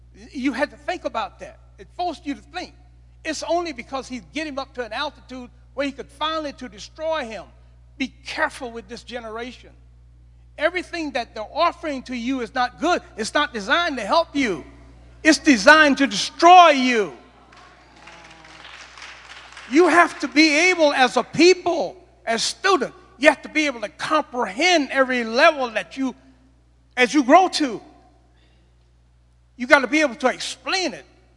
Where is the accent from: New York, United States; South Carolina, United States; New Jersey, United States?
South Carolina, United States; All of where we grew up in South Carolina, all of South Carolina